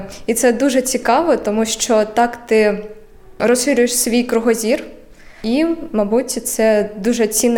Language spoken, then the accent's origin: Ukrainian; Donetsk Oblast, Ukraine; мені 20 років. Я сама родом з Донецької області, а навчаюся в Харківському політехнічному університеті на третьому курсі наразі. І наразі проживаю у Київській області, тому що ми переїхали туди.